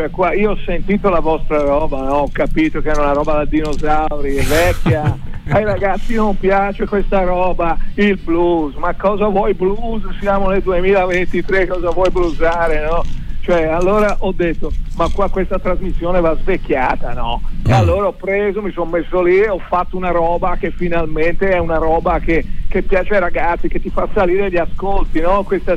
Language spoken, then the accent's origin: Italian; Florence, Tuscany, Italy; perché siamo di Rifredi entrambi e ci vuole anche un pochino di cooperazione, no?